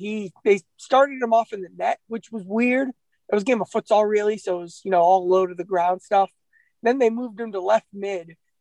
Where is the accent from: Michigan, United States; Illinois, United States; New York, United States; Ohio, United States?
Ohio, United States; Cincinnati; I didn't even know personally, even though I'm from Cincinnati, that the upper deck at Paul Brown Stadium was called the Canopy.